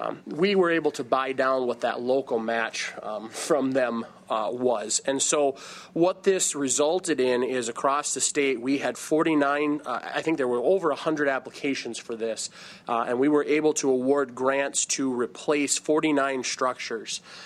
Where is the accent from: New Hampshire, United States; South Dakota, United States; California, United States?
South Dakota, United States; Tripp; District 21. I hail from Tripp, South Dakota.